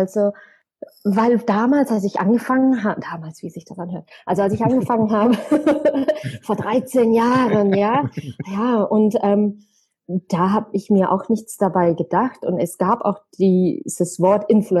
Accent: Bavaria, Germany; also ich bin im Allgäu aufgewachsen, auf dem Land

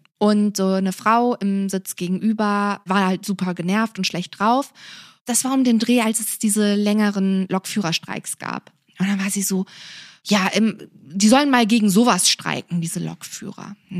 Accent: East Germany, Germany; ich bin aus dem Osten.

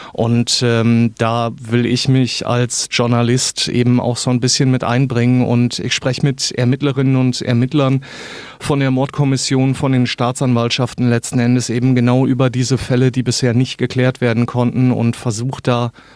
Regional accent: Münster, North Rhine-Westphalia, Germany; Wir sind aus Münster

